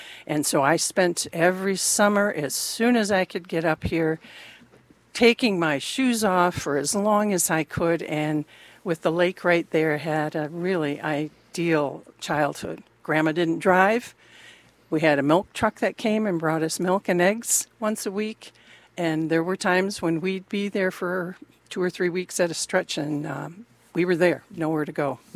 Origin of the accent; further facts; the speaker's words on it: Royal Oak, Michigan, United States; also born or lived in Detroit; I was born in Detroit, and I grew up in Royal Oak, Michigan, and graduated from Troy High when my parents moved.